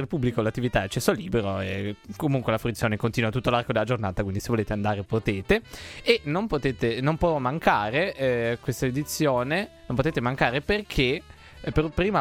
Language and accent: Italian; Liguria, Italy; perché da buon ligure devo un attimo